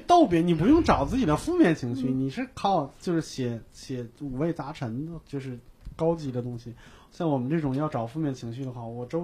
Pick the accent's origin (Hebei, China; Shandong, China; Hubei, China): Hebei, China; Baoding; 我是河北人，我就会经常说河北人的梗。我说河北大家都觉得特别没存在感，我好像说我的地级市的名字好像冲击力还强一点。我是保定的，我说我是保定的多好